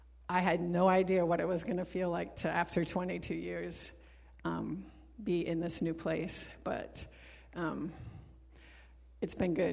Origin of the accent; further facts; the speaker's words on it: Minnesota, United States; born there; also born or lived in Chicago / Ecuador / Queens; I was born in Minnesota, and we met in Minnesota in college. We transitioned to Chicago to be a youth pastor. We went to Costa Rica to learn Spanish. We went with the Alliance for 2 terms to Ecuador, South America.